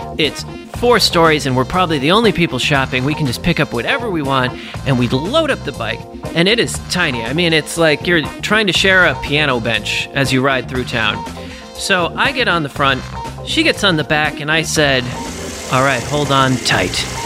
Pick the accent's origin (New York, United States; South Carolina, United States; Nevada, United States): New York, United States; New York City; because of course I'm a New Yorker